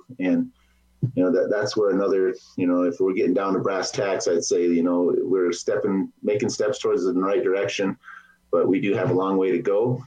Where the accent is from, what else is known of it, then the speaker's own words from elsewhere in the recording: Pierre, South Dakota, United States; also born or lived in Lower Brule; You know, I'm just a boy from the reservation too. I grew up in Lower Brule and moved off the reservation after in the 5th and 6th grade. And I grew up in Pierre, and then I moved to Aberdeen, South Dakota